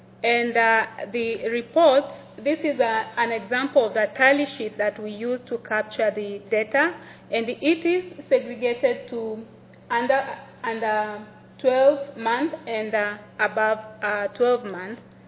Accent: Tanzania; from Tanzania, and I work with Helen Keller International

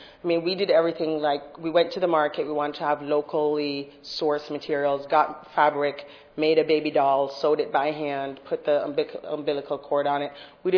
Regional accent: Jamaica; So I grew up in Jamaica. I grew up in a town that is a place where Peace Corps people like to hang out and people from other countries that like to do development work. And I grew up 45 years ago.

